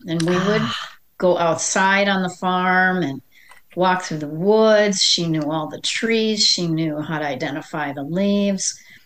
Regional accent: Wisconsin, United States; also born or lived in Nebraska; So, you know, I grew up in Wisconsin.

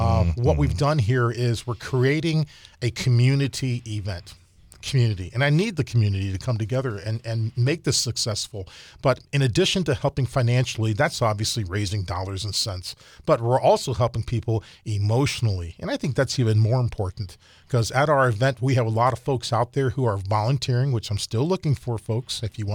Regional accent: Ohio, United States; I'm a transplant. I'm originally from Ohio.

